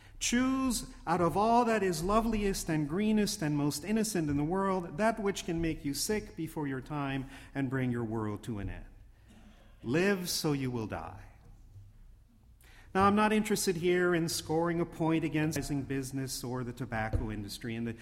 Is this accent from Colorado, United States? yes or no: no; New York City, New York, United States; I was born in New York City and lived there off and on for years.